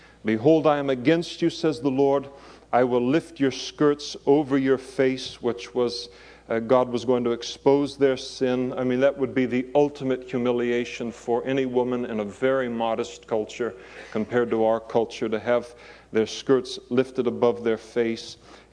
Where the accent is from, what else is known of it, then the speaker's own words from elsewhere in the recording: Scotland, United Kingdom; I am Scottish, by the way.